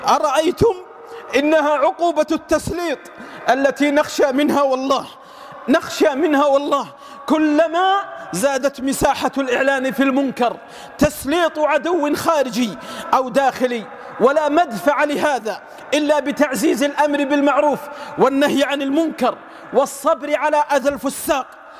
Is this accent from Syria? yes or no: no; Saudi Arabia; إن بلادنا السعودية شرفها الله تعالى برعاية الحرمين الشريفين